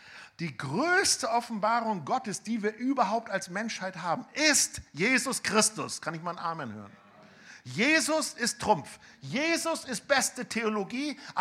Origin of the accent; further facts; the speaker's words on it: Germany; ich bin Deutscher, ich schwitze mich zwar auch voll, aber nicht so schlimm